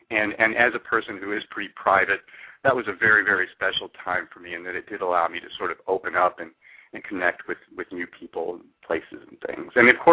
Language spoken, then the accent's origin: English; Kentucky, United States; And I'm originally from Kentucky, which is, you know, I guess that's far enough south for me to be considered a Southerner.